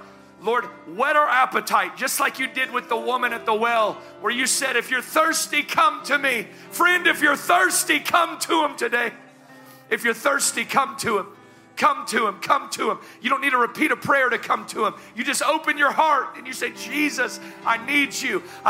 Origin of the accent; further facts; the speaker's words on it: the South, United States; listen, I'm from the South. I'm still old school.